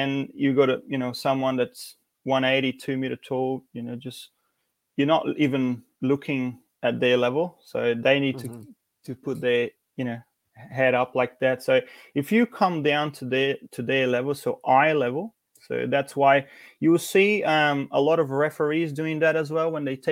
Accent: Brazil; that's where I started, back in Brazil, my home country, our home country.

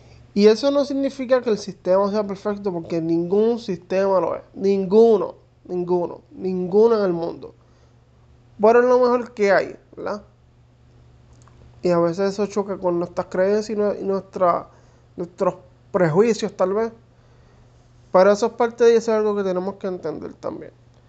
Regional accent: Puerto Rico; las diferentes fiestas que hacemos como puertorriqueño y familia en sus casas

